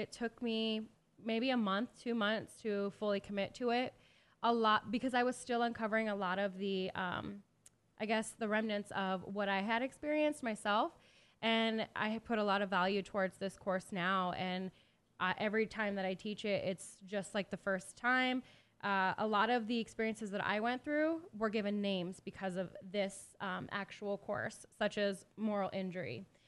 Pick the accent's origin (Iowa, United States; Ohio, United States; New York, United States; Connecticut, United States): Iowa, United States; Sioux City; I was born in Sioux City, and I attended actually all of the schools.